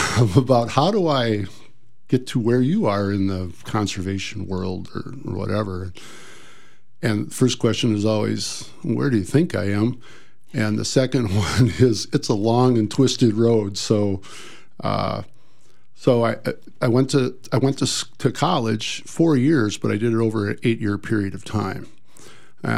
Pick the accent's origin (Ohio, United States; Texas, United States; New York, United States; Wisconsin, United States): Wisconsin, United States; Cazenovia; So I was thinking about this on the way up, how to describe where I grew up. And I grew up in Cazenovia, which is pretty much due east of here